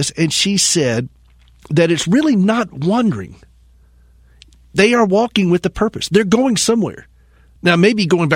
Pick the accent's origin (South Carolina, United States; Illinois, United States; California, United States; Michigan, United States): South Carolina, United States; Greenville; shout-out to the folks again in Greenville, South Carolina, 92.9. Now, why is that important? Well, that's my hometown.